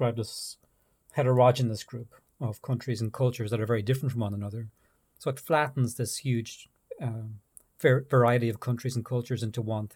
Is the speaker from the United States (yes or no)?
no; Arklow, Leinster, Ireland; Just south of my hometown, Arklow.